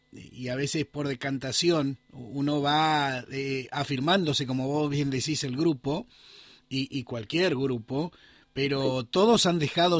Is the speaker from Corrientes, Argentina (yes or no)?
yes; Corrientes, Argentina; vamos a salir de esta como buen correntino, ¿no? Como buen correntino.